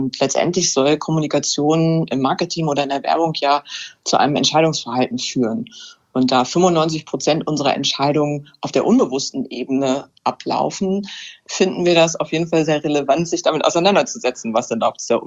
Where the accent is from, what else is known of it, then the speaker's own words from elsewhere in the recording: Hänigsen, Lower Saxony, Germany; now in Burgdorf, Germany; Ich komme ursprünglich aus Henigsen und Burgdorf war ja fast schon immer die große Stadt für mich.